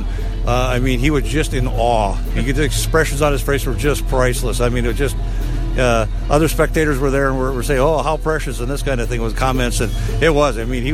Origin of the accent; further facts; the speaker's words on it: Finley, North Dakota, United States; And I'm originally from Finley, North Dakota.